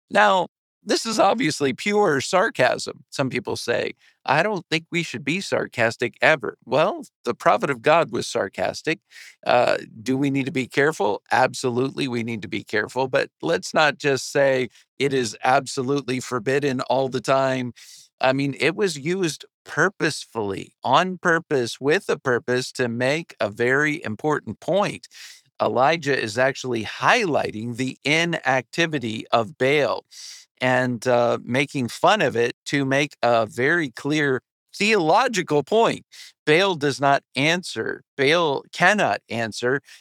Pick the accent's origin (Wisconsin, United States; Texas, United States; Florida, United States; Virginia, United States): Virginia, United States; Okay, I grew up in Virginia. I grew up in a Baptist Sunday school class. And all my life, my parents brought me to church.